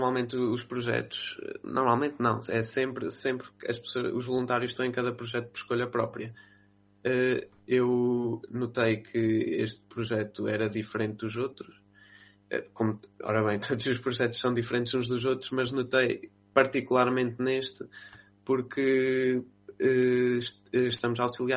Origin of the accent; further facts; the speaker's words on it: Aveiro, Portugal; Nasci na Vera Cruz, mas vivi muito tempo em Santa Joana.